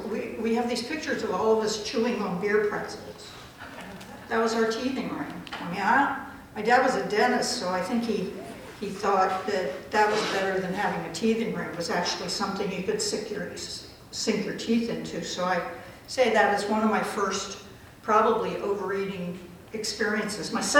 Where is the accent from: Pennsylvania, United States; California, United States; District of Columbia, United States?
District of Columbia, United States; Washington; born there; So I was born in Washington, D.C. I was a child of two military parents, both medical people.